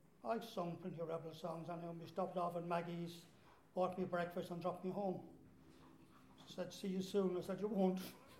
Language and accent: English; Ireland; I'm an alcoholic, I'm Irish